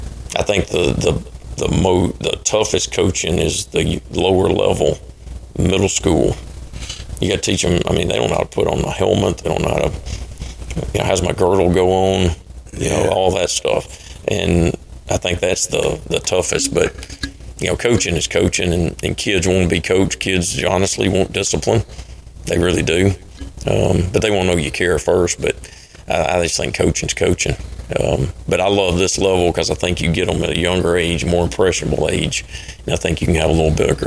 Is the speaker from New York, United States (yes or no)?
no; Anderson, Alabama, United States; look, I came from Anderson. I told you I came from a little junior high school and didn't play football in eighth or ninth grade, and I went to Lauderdale County.